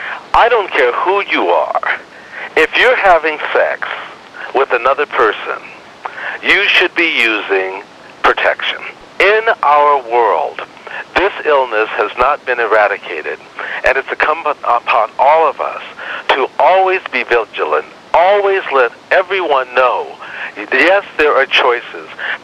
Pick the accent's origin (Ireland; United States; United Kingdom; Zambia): United States; Los Angeles, California; because I grew up in South Central Los Angeles